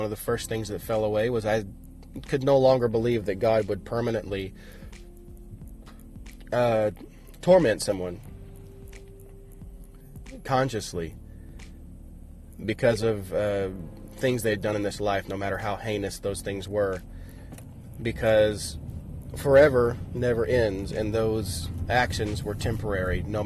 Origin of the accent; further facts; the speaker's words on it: Arkansas, United States; I was raised in Arkansas, near the Oklahoma border, in an area called the River Valley.